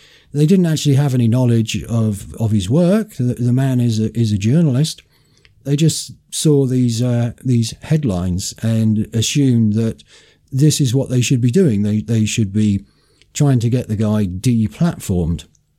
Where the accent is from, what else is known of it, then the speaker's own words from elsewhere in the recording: United Kingdom; And being British, we're supposed to pride ourselves on our tolerance of different points of view.